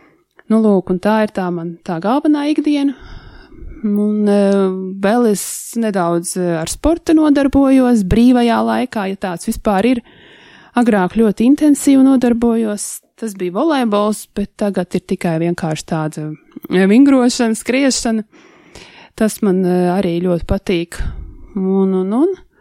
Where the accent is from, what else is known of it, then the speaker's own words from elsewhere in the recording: Riga, Latvia; es piedzimu Rīgā, tā kā nekur neesmu izbraukusi no Rīgas, visu laiku šeit Rīgā